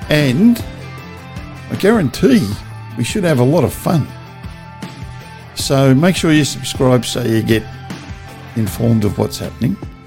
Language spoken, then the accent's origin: English; Australia; I'm an Aussie guy